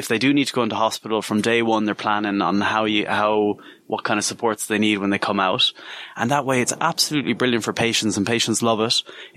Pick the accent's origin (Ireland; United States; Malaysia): Ireland; No, the amount of Irish nurses I meet in English hospitals is unreal. Same with doctors. Like we're Irish people run the NHS.